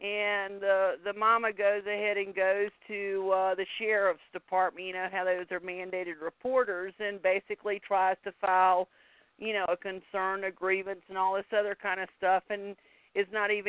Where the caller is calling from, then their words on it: Alabama, United States; That's right. I'm calling from Alabama.